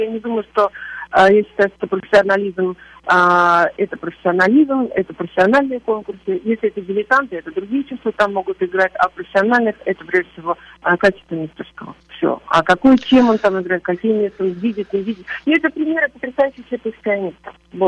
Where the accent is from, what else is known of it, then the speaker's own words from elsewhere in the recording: Saint Petersburg, Russia; Конечно, Петербург, я петербурженка